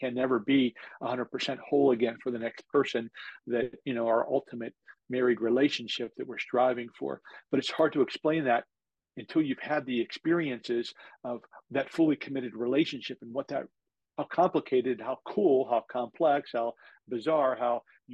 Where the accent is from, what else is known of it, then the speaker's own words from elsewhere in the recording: New Jersey, United States; I was from New Jersey. She was from DC.